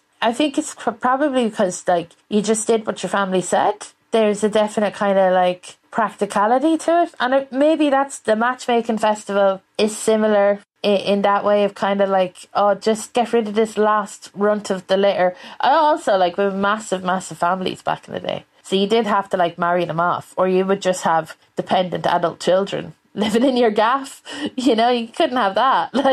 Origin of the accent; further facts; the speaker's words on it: Leinster, Ireland; I'm from Westmead